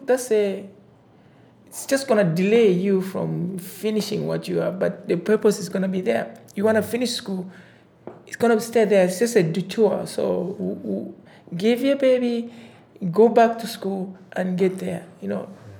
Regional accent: Zambia; I'm from Zambia, and I was born in a very poor family.

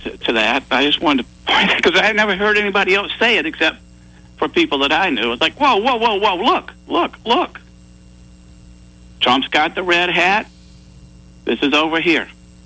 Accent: Augusta, Georgia, United States; I'm originally from Augusta, Georgia, but I went to school up there and stayed up there.

